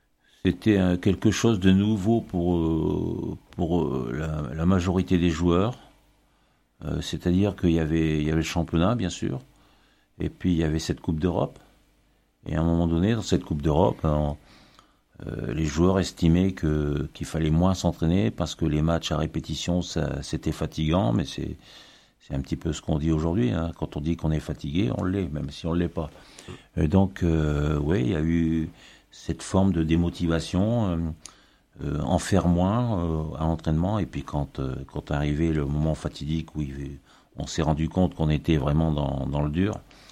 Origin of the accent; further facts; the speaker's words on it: Hauts-de-France, France; moi, je suis du nord, je suis aujourd'hui des Hauts-de-France